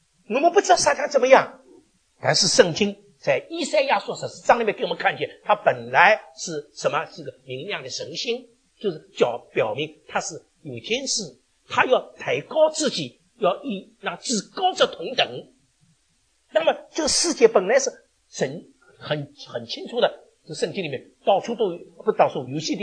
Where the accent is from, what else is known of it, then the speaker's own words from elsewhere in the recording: China; 我们中国人叫学问，不单是学，还有什么？